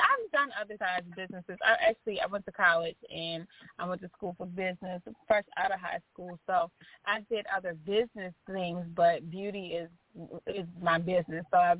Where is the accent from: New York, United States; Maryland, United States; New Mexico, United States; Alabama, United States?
Maryland, United States; Baltimore; So my family is actually from the South. I grew up in Baltimore, Maryland